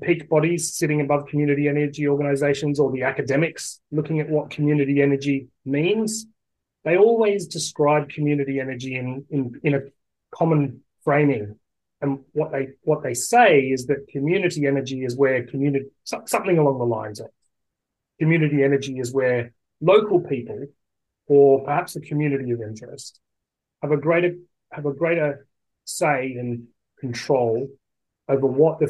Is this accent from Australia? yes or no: yes; Australia; accent: Australian; now in Scotland, United Kingdom; people will probably hear that I'm Australian. I moved from Australia to Scotland in 2019, and these days I sort of self-describe myself as a new Scot.